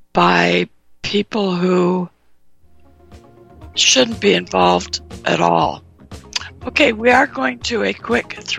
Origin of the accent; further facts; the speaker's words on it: California, United States; I grew up in California.